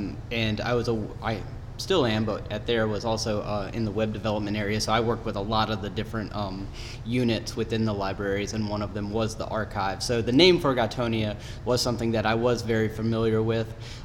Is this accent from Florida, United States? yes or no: no; North Carolina, United States; I grew up in North and South Carolina and went to school there and worked there for a number of years.